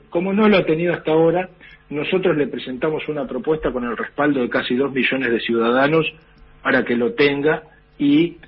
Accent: El Huecú, Neuquén, Argentina; also born or lived in El Maitén; Y después me crié en Neuquén y me crié en un pueblito de la cordillera que se llama el Huecú, pueblito muy hermoso que está a 15 kilómetros de la frontera con Chile en plena cordillera de los Andes

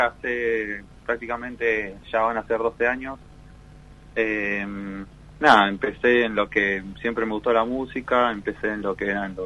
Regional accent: Río Grande, Tierra del Fuego, Argentina; now in Buenos Aires, Argentina; yo soy de Río Grande, soy pueguino. Uh-huh. Estoy viviendo hace 7 meses acá en Buenos Aires.

